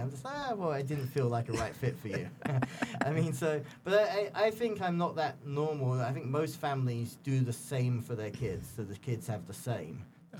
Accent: England, United Kingdom; I grew up in England.

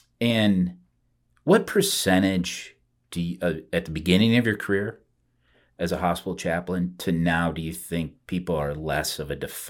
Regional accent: Cedar Rapids, Iowa, United States; Yeah, I was growing up, I'm from Cedar Rapids, and, you know, the kind of the Czech population had a high Catholic population.

